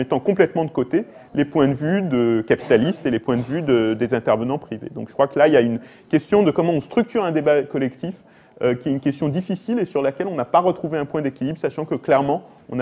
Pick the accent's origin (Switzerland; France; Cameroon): France; moi je suis français, hein, on a bien connu ça en France